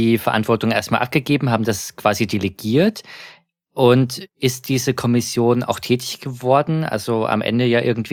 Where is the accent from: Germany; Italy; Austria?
Germany; Das ist jetzt natürlich etwas, wo ich als Deutscher, der weiß, es gibt in jedem Betrieb einen Strahlenschutzbeauftragten